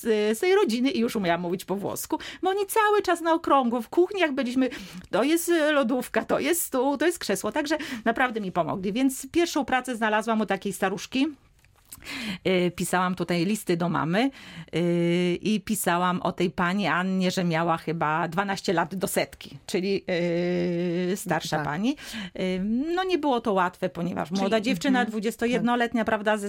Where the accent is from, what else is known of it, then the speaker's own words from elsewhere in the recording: Rzeszów, Subcarpathian Voivodeship, Poland; moved away as an adult; now in Italy; Jestem rzeszowianką, tak.